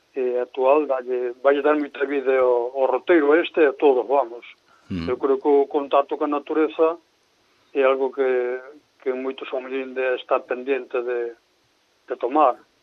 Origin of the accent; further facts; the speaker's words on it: Cabanas da Baña, Galicia, Spain; Eu son de Cabanas da Baña, nací ali, esa é a miña terra, e é donde aprendín casi todo.